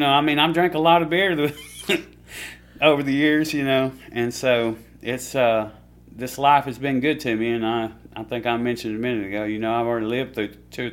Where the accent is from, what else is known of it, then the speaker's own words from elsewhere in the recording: Corinth, Mississippi, United States; Okay, so I'm from Corinth, Mississippi, which is about 2 hours north of Columbus here.